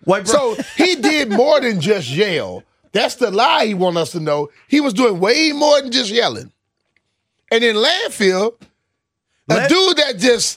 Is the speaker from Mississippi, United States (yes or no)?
no; Louisiana, United States; I grew up in Louisiana. True. There was a million hurricanes. Never got in the water.